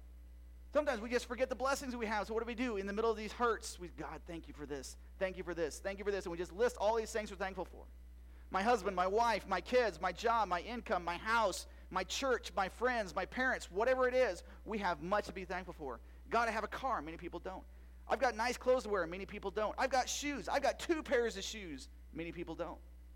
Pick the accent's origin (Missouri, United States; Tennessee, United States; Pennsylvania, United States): Missouri, United States; I lost a job at a church in Missouri, 30 minutes from my hometown